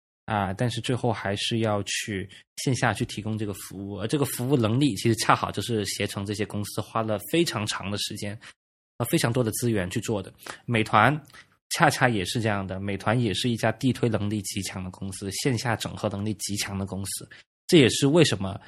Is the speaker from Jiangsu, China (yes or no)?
no; Beijing, China; 就我是北京人，我预订北京的酒店。